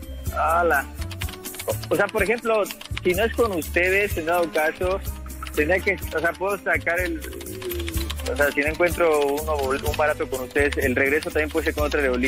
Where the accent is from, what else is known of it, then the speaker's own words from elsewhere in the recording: Sayula, Jalisco, Mexico; Sí, yo soy de ahí, del Sayula. Me crié ahí como a los 3-4 años.